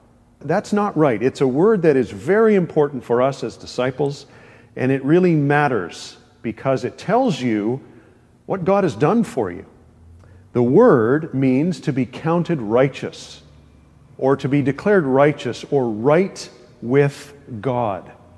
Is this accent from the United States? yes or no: no; New Brunswick, Canada; first language en; people know I'm from New Brunswick and they say, isn't New Brunswick the only officially bilingual province?